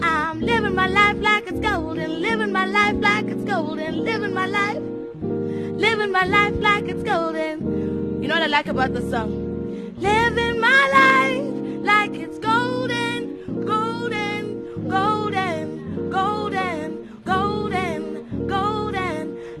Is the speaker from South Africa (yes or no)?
yes; South Africa; Guys, I'm a South African.